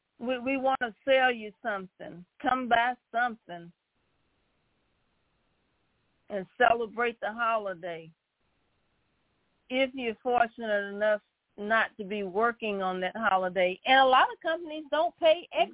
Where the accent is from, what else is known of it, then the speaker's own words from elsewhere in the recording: Mississippi, United States; now in Dallas, United States; Well, when I came from Mississippi, the blue laws evidently were not in place because we used to be able to shop, you know, on Sundays and buy alcohol stuff on Sundays. Well, I come to Dallas